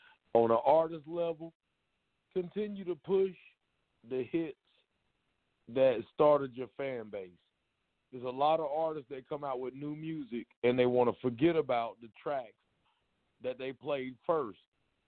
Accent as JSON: {"language": "English", "town": "Lincolnton", "region": "North Carolina", "country": "United States", "tie": "born or raised there", "also_born_or_lived": "Asheville", "said": "I was born in Asheville. I was raised in Lincolnton. I popped around outside in Gastonia and Charlotte. I came back to Asheville"}